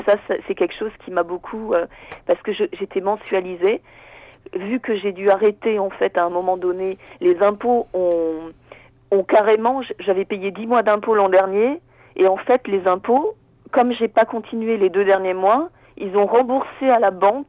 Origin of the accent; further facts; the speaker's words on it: Strasbourg, Grand Est, France; Strasbourg est ma ville natale, hein, c'est une ville où j'y ai passé les 30 dernières années, et en fait, si vous voulez, je suis aujourd'hui dans le sud